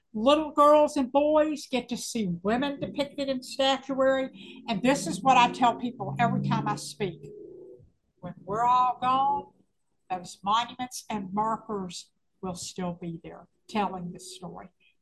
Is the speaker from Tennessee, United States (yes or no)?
yes; Nashville, Tennessee, United States; I thought I was going to be a background session player in Nashville because I grew up in Nashville.